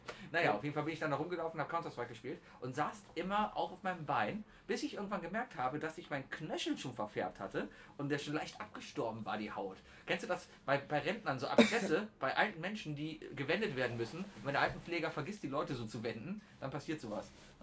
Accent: Germany; Ich bin Deutscher, schön.

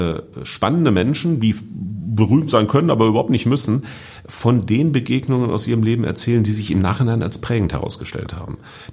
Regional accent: Hanover, Lower Saxony, Germany; in Hannover, wo ich herkomme

